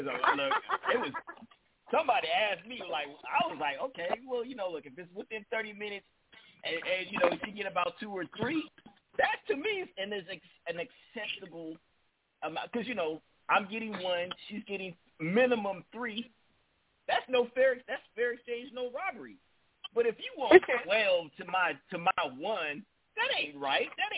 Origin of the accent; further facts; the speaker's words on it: California, United States; Hey, well, I'm from California, too, so shout out to you.